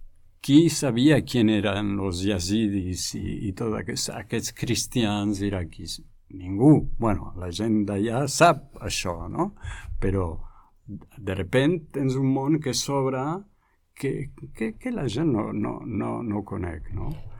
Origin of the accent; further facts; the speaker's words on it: France; yo, por ejemplo, soy francés